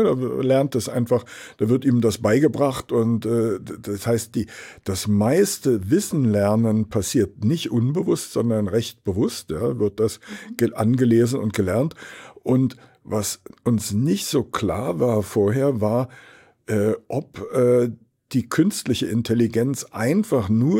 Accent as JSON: {"language": "German", "region": "Berlin", "country": "Germany", "tie": "born or raised there", "said": "den Berliner Standort in meiner Heimatstadt Berlin aufgebaut und geleitet"}